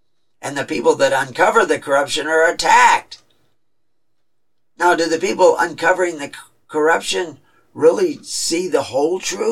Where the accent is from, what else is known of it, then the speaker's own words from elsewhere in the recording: Texas, United States; At places that I'm familiar with because I was raised in Texas